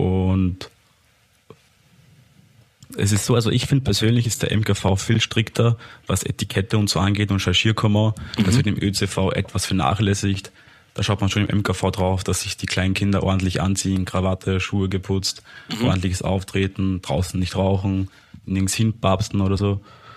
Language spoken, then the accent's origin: German; Austria; born there; meine Familie kommt ja aus Polen, das heißt, ich bin der Erste, der in Österreich geboren wurde